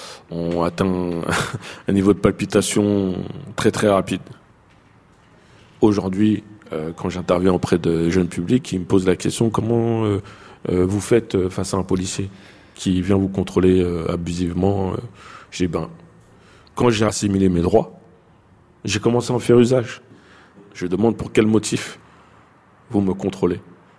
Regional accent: Fresnes, Île-de-France, France; J'ai grandi dans le Val-de-Marne, dans une ville qu'on appelle Fresnes, 26 000 habitants, donc une petite ville. J'ai grandi dans ce quartier populaire qui était considéré comme très chaud à une certaine époque

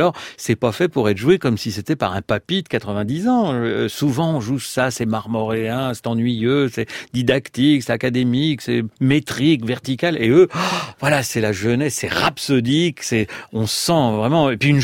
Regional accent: Besançon, Bourgogne-Franche-Comté, France; comme il venait au festival de Besançon, ma ville natale

